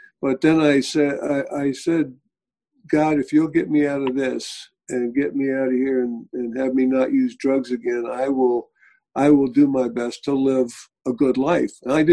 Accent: New York City, New York, United States; But I grew up in New York City, son of a long time Ashkenazi Jewish family.

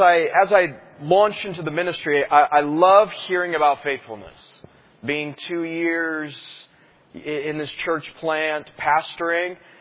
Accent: Sacramento, California, United States; born or raised there

